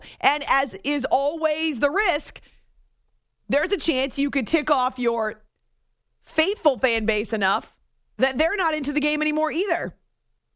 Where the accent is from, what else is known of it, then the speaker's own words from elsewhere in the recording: New Hampshire, United States; I worked at a NASCAR track when I was in college growing up in New Hampshire.